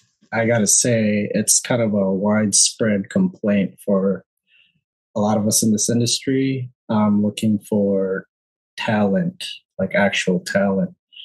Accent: California, United States; I grew up around the Bay Area for a very long time. It's always been safe-ish.

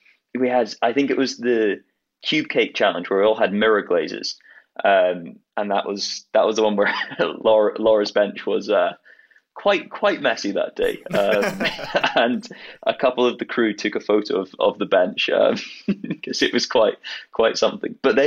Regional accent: Edinburgh, Scotland, United Kingdom; So I'm from Edinburgh in Scotland, which we don't get particularly hot summers.

